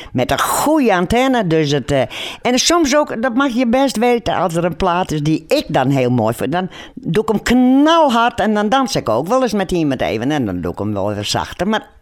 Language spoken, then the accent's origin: Dutch; Friesland, Netherlands; Ik weet natuurlijk, ik ben een Fries, hè?